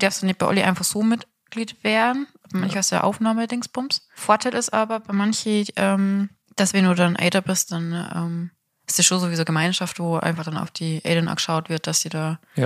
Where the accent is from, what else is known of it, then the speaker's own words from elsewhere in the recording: Bavaria, Germany; bei uns in Bayern sagt man ja Fasching.